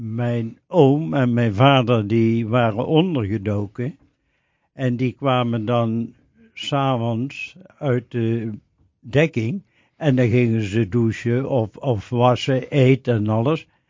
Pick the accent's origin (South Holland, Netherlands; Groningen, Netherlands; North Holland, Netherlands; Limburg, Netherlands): Limburg, Netherlands; Baarlo; Nou, ik ben geboren in Baarlo. Dat ligt heel dicht bij Venlo in Limburg. En daar ben ik 36 jaar ben ik daar opgegroeid. Van alles gedaan. En eigenlijk in 73 januari ben ik naar Noordwijk verkast.